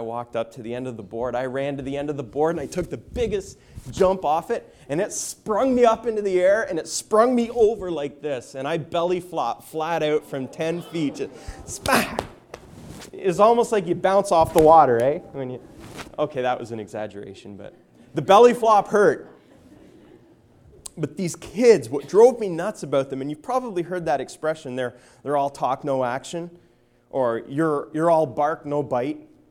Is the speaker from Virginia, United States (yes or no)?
yes; Virginia, United States; It was about 10 feet high in my hometown that led into the York River, a place you would never swim in now, but it was a little cleaner back then.